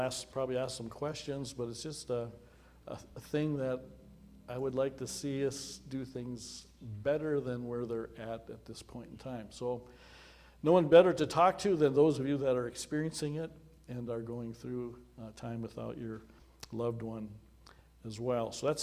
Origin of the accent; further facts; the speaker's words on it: North Dakota, United States; I came from North Dakota where you could not hear the corn grow because there's no real corn there. We got wheat and sunflowers.